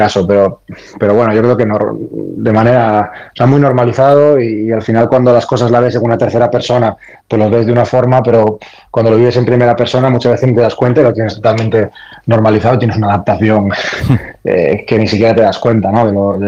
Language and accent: Spanish; Galicia, Spain; yo soy gallego y a mí lo que no me gusta es ir a la playa y encontrarme restos de redes